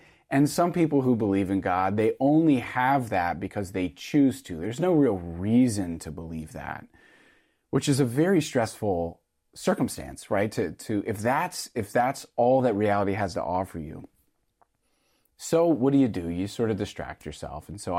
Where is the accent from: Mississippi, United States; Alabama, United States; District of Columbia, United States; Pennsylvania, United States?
Pennsylvania, United States; Havertown; born or raised there; also born or lived in Stuttgart, Germany